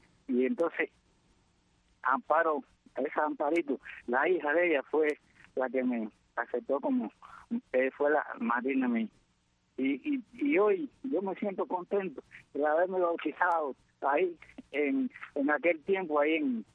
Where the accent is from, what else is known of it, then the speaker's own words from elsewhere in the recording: Cuba; moved away as an adult; now in Jamaica; Yo me hice ciudadano jamaicano porque mis padres nacieron allí y entonces por ahí pude salir. Yo soy de Barney, ese pueblecito aguerrido